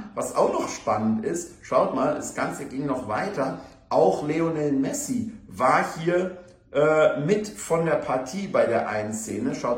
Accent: Germany; Auch Deutschland hat halt eben verloren und da muss ich als Deutscher das einfach akzeptieren

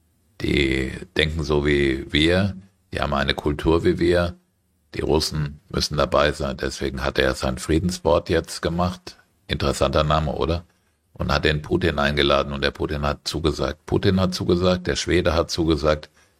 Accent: Frankfurt, Hesse, Germany; zum Beispiel ich ja als Frankfurter sowieso.

